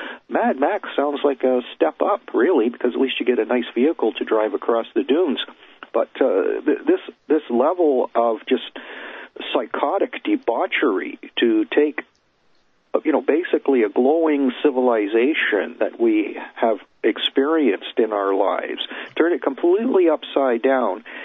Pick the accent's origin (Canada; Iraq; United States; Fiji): Canada; from Canada